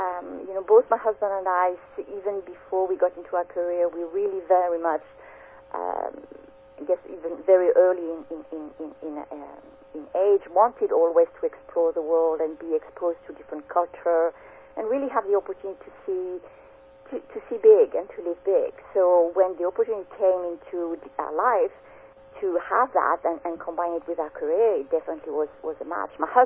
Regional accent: France; accent: Scottish; Vietnamese, born and raised in France.

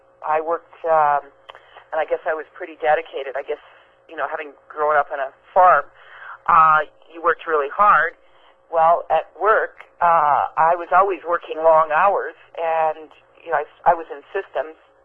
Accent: Scotland, United Kingdom; Well, I'm Scottish

